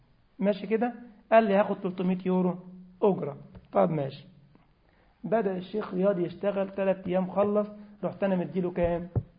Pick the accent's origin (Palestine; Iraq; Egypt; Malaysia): Egypt; ودي اللغة الدارجة عندنا في مصر